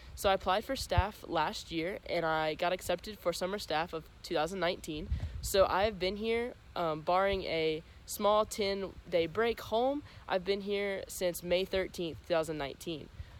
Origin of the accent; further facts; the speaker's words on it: Proctorville, Ohio, United States; I'm 19 years old and I'm from Proctorville, Ohio.